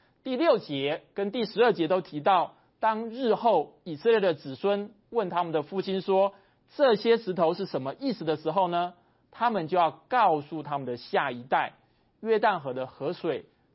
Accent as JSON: {"language": "Chinese", "country": "China", "said": "我们中国人有句话是这样说的，君子报仇三年不晚"}